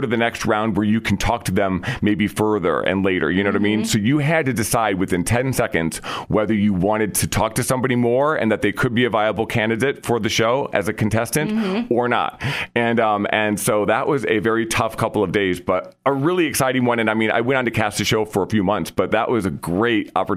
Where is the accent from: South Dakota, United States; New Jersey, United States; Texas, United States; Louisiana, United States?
South Dakota, United States; Vermillion; moved away as an adult; also born or lived in New York City; I grew up in Vermilion, South Dakota, and then I went to SDSU for college, where I studied music performance.